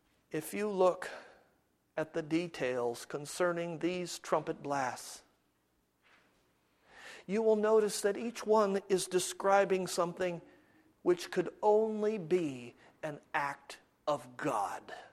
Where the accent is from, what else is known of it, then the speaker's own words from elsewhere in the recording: Midwest, United States; Last year in the Midwest, my home state, people who lived in a 100-year floodplain suffered their 100-year flood